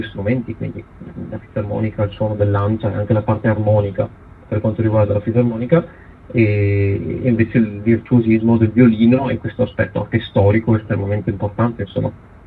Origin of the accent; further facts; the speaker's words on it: Treviso, Veneto, Italy; born there; also born or lived in Venice; io sono nato a Treviso e Francesco è nato in provincia di Udine, nella bassa udinese, e poi però entrambi ci siamo trasferiti a Venezia sia per amore che per lavoro entrambi